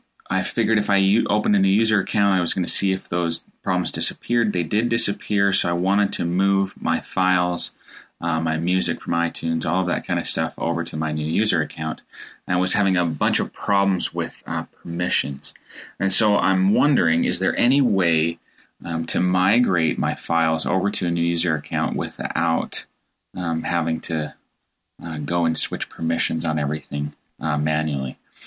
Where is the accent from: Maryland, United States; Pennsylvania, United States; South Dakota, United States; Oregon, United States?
Oregon, United States; Portland; I'm from Portland, Oregon.